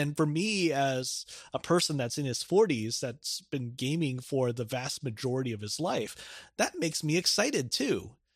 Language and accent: English; Philippines; or even me who had some experience growing up in the Philippines.